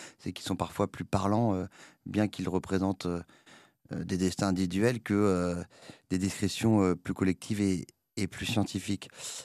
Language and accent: French; Louveciennes, Île-de-France, France; J'ai grandi à Louveciennes, en banlieue parisienne, à l'ouest de Paris, entre Versailles et Saint-Germain-en-Laye, dans une famille de 6 enfants, où nous allions à la messe en latin le dimanche